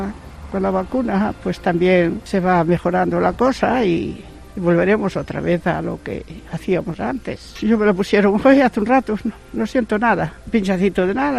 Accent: Galicia, Spain; moved away; also born or lived in Germany; yo soy una emigrante retornada de 40 años en el extranjero. Estuve en Alemania, estuve allí 40 años y hice de todo. Y bueno, pues me vine para Galicia, que es mi tierra, y aquí estamos.

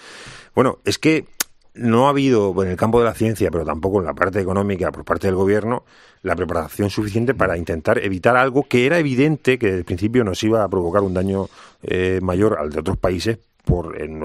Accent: Cartagena, Region of Murcia, Spain; yo que soy de Cartagena y ahí tenemos una huerta excelente

